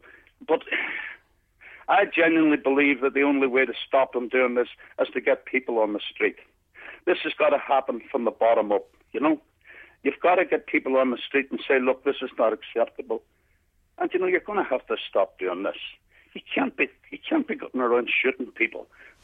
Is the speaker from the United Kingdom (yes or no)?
yes; Derry, Northern Ireland, United Kingdom; And I'm from Derry and I've been involved in civil rights since I was very, very young.